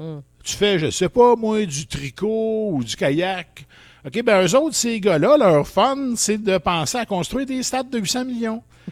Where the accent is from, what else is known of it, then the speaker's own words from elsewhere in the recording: Trois-Rivières, Quebec, Canada; Puis j'étais à Montréal, puis je venais de Trois-Rivières.